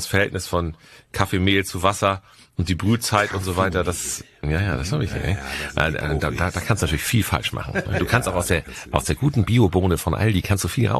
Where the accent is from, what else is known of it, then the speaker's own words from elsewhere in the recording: Husum, Schleswig-Holstein, Germany; Also ich bin ja in Husum groß geworden und ihr kennt ja das nordfriesische Gefilde